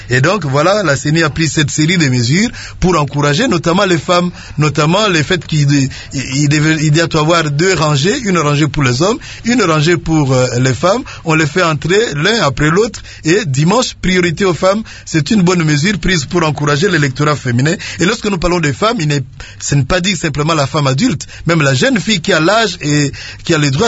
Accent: DR Congo; nous, en tant que Congolais

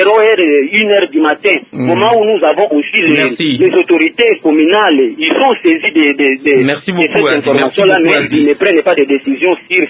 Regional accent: Kindu, Maniema, DR Congo; Nous avons des cas ici chez nous à Kindou

